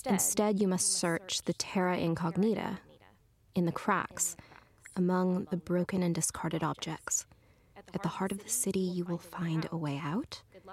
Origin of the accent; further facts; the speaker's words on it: Atlanta, Georgia, United States; moved away as an adult; now in Belfast, United Kingdom; I'm not from around here, can you tell? I'm from Atlanta, and I came here to study.